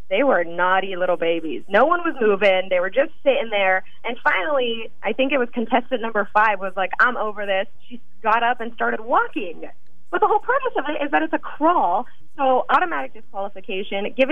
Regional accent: Santa Maria, California, United States; Well, so I'm from California, Central Coast, California, and I think it was the 2003, the San Simeon earthquake. It was felt in my hometown of Santa Maria

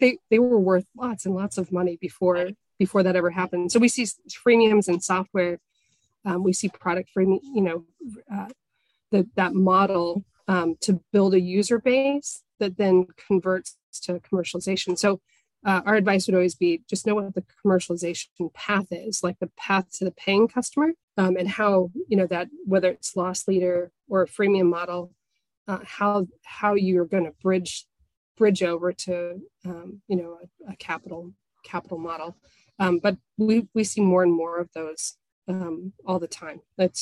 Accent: Colorado, United States; So I'm originally from Colorado. I've watched what happened there.

